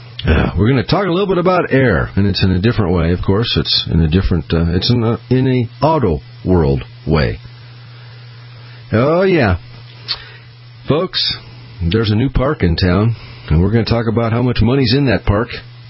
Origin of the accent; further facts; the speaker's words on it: Boise, Idaho, United States; also born or lived in Peoria, Illinois; I was born in Peoria, Illinois, and came. My mom and dad got transferred to Boise for his job, and that's why I landed here.